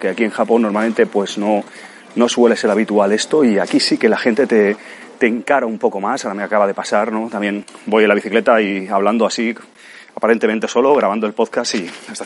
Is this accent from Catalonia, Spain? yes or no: yes; Cornellà de Llobregat, Catalonia, Spain; soy una persona de barrio, soy de Cornellá de Llobregat y con la edad que tengo, hace años sí que el barrio estaba bastante peor en cuanto a drogas y otras cosas